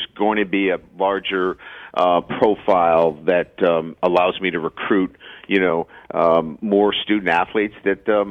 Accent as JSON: {"language": "English", "town": "Boston", "region": "Massachusetts", "country": "United States", "tie": "born or raised there", "also_born_or_lived": "Midwest", "said": "look, I grew up in Boston, so seafood has always been, you know, you know, something that I've always loved. Went to the Midwest."}